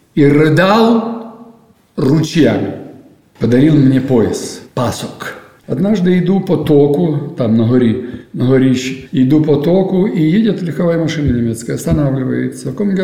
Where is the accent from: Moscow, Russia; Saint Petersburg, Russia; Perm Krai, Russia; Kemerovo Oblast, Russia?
Moscow, Russia; А я москвич, я приехал уже, я к москалю размовляю.